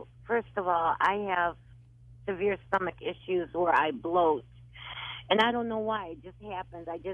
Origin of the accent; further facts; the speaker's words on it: Dearborn, Michigan, United States; I'm from Dearborn, Michigan.